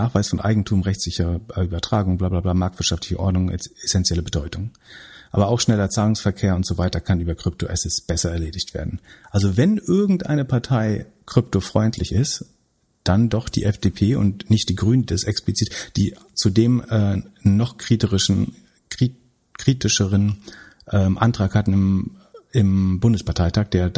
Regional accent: Greifswald, Mecklenburg-Vorpommern, Germany; aus meiner Heimatstadt Greifswald

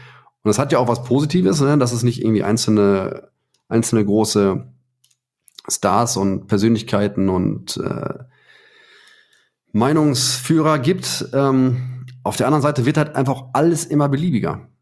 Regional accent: Heiligenhaus, North Rhine-Westphalia, Germany; Ich bin in Heiligenhaus aufgewachsen, ne, am Rand vom Ruhrgebiet.

